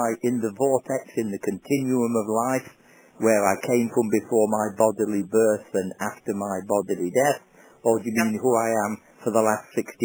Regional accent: East Midlands, United Kingdom; born there

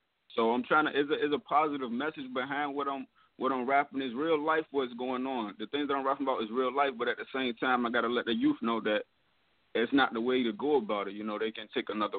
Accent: Norfolk, Virginia, United States; now in Rome, United States; I'm an artist. I'm from Norfolk, Virginia. Right now I'm based in Rome, New York.

